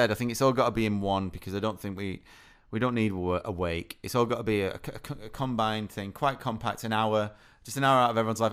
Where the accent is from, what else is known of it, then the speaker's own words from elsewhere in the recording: United Kingdom; The pub's the best thing about being British.